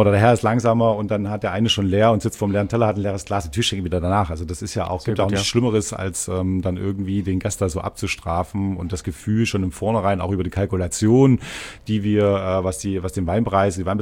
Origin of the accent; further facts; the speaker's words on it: Zwickau, Saxony, Germany; Sachsen, ja. Zwickau, genau.